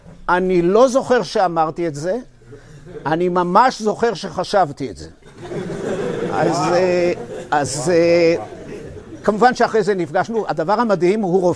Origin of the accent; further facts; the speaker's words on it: Kiryat Ata, Haifa District, Israel; born there; אני נולדתי במקום שנקרא כפר עטה, היום זה קריית עטה.